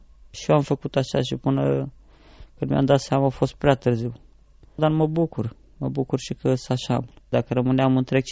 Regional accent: Deva, Hunedoara County, Romania; am 29 de ani, sunt din Deva.

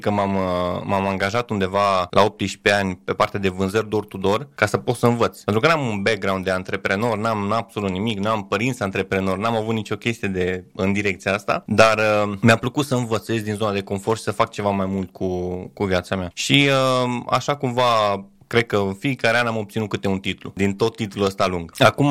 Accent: Lugoj, Timiș County, Romania; eu vin din Lugoj, de lângă Lugoj

